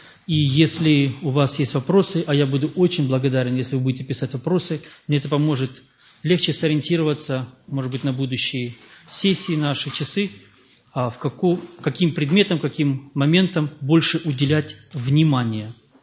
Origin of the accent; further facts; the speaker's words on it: Krasnodar, Krasnodar Krai, Russia; moved away as an adult; also born or lived in Moscow; Я родился в Москве, вырос в Краснодаре.